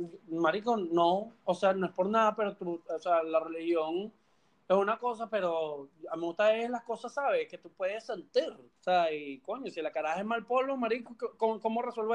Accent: Canada; pero lo hago porque soy canadiense y soy polite.

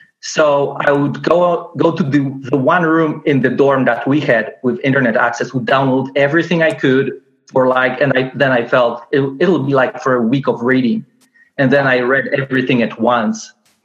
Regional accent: Poland; I'm from Poland.

